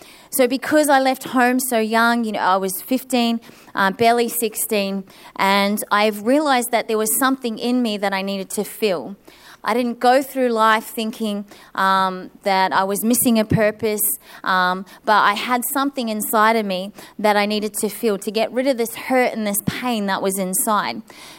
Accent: New Zealand; So I grew up in New Zealand

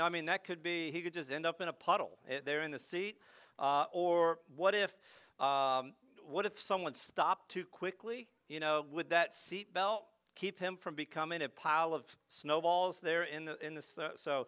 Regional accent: East Coast, United States; I think it was the year my sister got married. We grew up on the East Coast.

